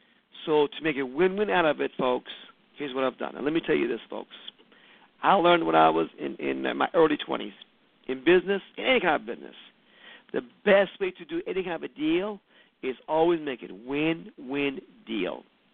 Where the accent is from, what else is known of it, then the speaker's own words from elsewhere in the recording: Iran; now in United States; Well, because I came from Iran, I realized how corrupt the government can be.